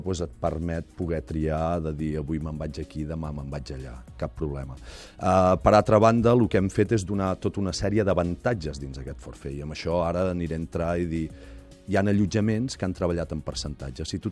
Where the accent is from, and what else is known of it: Catalonia, Spain